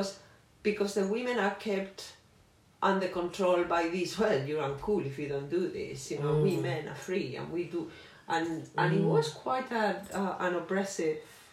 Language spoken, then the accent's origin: English; South West England, United Kingdom; we were better prepared because we came from Cornwall